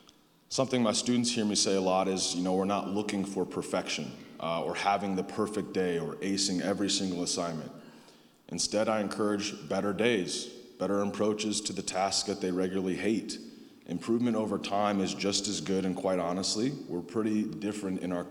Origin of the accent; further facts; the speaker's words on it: Philadelphia, Pennsylvania, United States; born there; In the quickest way possible, I was born in Philadelphia and adopted. I was adopted into one of the best families. They were all white, they were Mennonites, and there were significant age gaps.